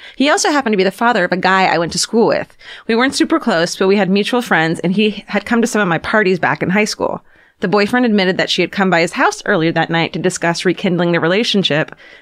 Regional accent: California, United States; I'm from South Orange County, technically.

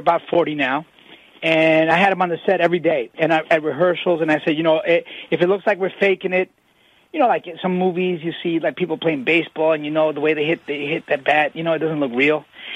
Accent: Queens, New York, United States; You know that I'm from Queens, Mets.

